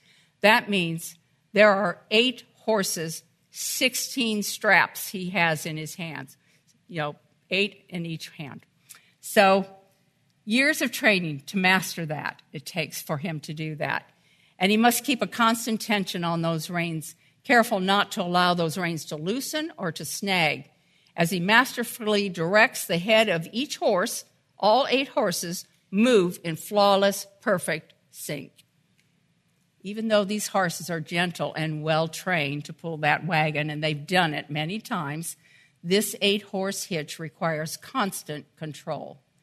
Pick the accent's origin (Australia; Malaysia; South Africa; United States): United States; St. Louis, Missouri; As we mentioned, I grew up in St. Louis. I lived about 2 miles from Grant's farm, where the stables are for the Clydesdales.